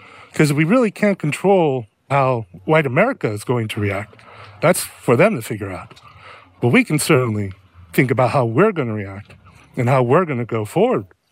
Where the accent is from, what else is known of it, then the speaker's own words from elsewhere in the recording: San Francisco, California, United States; from San Francisco, California.